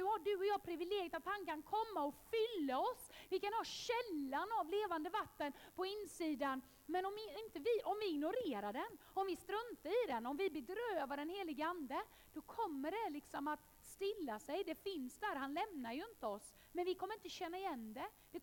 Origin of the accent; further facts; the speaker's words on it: Habo, Jönköping County, Sweden; När jag var 18 år gammal, jag tackar Gud för när jag var i pingkyrkan i Habo där jag växte upp.